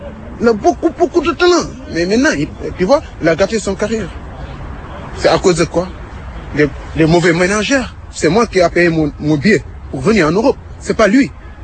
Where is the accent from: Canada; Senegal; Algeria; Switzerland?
Senegal; French is a second language; now in France